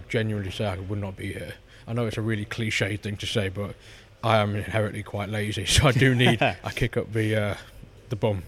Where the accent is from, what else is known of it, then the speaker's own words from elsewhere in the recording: Gainsborough, East Midlands, United Kingdom; And then knowing Johnsy from Scunthorpe, I'm from Gainsborough, only about 20 minutes apart.